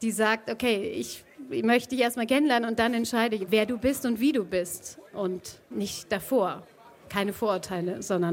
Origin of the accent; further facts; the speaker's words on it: Bamberg, Bavaria, Germany; accent: Franconian; Ich bin aus Franken und das heißt, so wie ich die Rolle lese, da ist dann bestimmt was Fränkisches drin. Weil ich kann ja gar nicht raus aus meiner Haut. Ich bin in Bamberg groß geworden